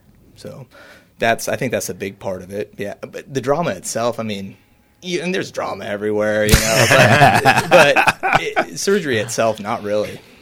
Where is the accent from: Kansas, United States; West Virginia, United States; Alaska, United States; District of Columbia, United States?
Kansas, United States; Hoisington; I know that growing up in Hoisington, it's just it's home. I feel so good. I feel so comfortable here.